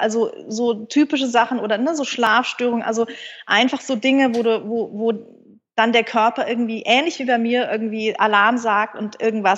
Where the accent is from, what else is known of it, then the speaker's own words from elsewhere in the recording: Munich, Bavaria, Germany; Ich bin ein Münchner Kindl und konnte, glaube ich, eher Skifahren als laufen.